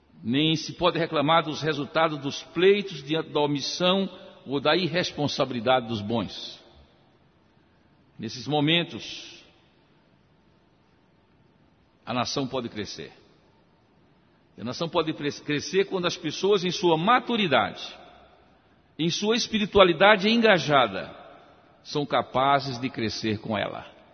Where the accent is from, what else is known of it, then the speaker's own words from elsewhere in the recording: Northeast Region, Brazil; e eu venho do Nordeste